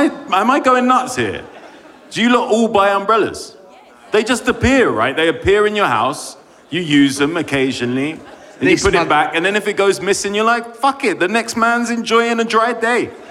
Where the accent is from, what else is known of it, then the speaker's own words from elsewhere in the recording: United Kingdom; And then because we're British, we don't like confrontation.